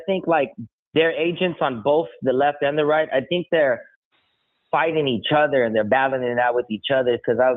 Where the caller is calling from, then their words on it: Texas, United States; from Texas. How y'all doing?